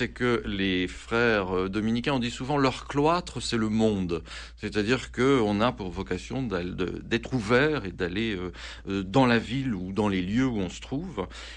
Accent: Auvergne-Rhône-Alpes, France; Moi qui suis savoyard, je dis mettez un pull en plus

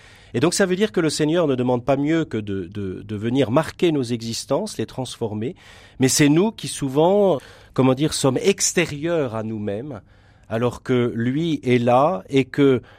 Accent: Bourgogne-Franche-Comté, France; Alors, je suis jurassien par certains aspects, pas loin de Poligny dans le Jura

